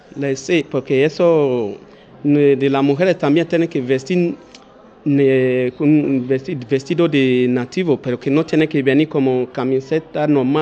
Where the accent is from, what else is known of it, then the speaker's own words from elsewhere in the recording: Edo, Nigeria; Spanish is a second language; Somos de Edo, porque ahí como hay mucho lengua en Nigeria, y mucho idioma, mucho tribu, así que de nosotros se llama Edo.